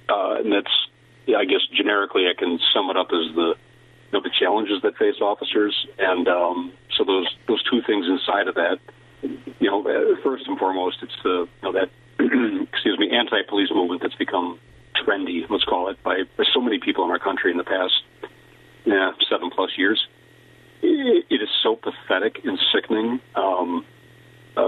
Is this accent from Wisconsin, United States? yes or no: yes; Fond du Lac, Wisconsin, United States; I was born and raised in Fond du Lac, but I began my career just up the road in Oshkosh